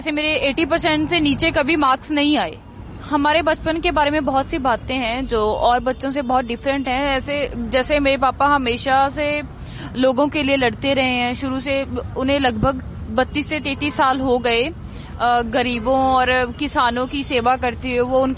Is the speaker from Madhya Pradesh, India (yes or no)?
no; Mansa, Punjab, India; और मैं मानसा जिले से बिलोंग करती हूँ।